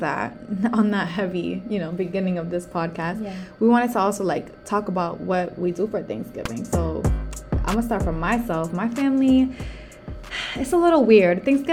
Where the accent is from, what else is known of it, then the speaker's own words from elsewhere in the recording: Boston, Massachusetts, United States; First of all, we're from Boston, Massachusetts, so you know all our history has to do with the Pilgrims, because Plymouth is basically right there.